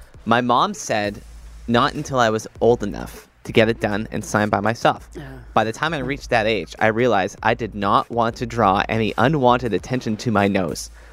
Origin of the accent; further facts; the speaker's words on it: Brampton, Ontario, Canada; I'm from Brampton. I don't think I've ever even seen the sea.